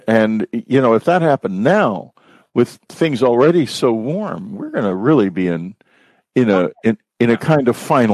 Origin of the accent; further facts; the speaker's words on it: Texas, United States; I'm from Texas, and I have hundreds of friends and family there, so I'm well aware of those problems.